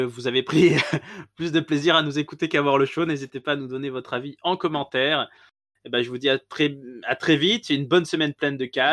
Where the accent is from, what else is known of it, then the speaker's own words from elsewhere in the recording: France; j'irais même jusqu'à dire un petit peu chez nous en France